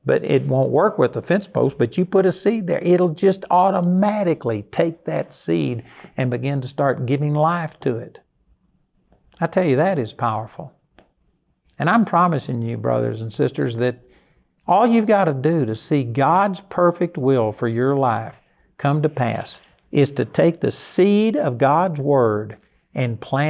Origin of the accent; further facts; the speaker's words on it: Texas, United States; I'm a college dropout. I'm a hick from Texas.